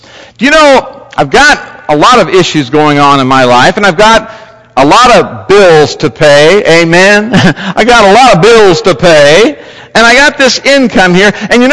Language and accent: English; Lake Isabella, California, United States; we grew up in Lake Isabella, California, starting our family, raising our family, and we had nothing.